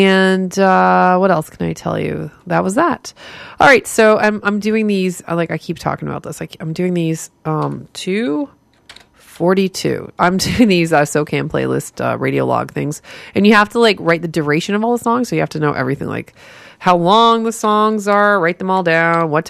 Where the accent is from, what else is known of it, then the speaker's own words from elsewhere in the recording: Windsor, Ontario, Canada; it's not far from my hometown of Windsor, Ontario. And now my dad actually is from that area